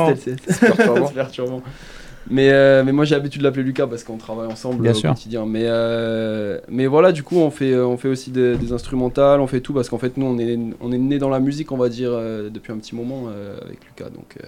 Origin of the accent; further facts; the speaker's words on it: Toulouse, Occitanie, France; Je viens de Toulouse, Toulouse-Montauban, hein. Je suis un peu plus encore plus dans le sud.